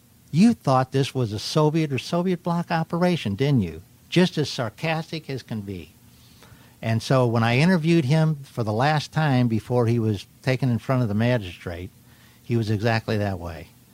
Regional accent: Arizona, United States; I'm from Arizona.

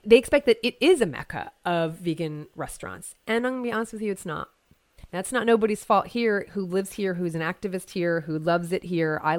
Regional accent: New Jersey, United States; now in California, United States; Now, I've been in California for over 16 years. Many of you know that I was raised in New Jersey, and I've been here for 16 years, very intentionally, very happily.

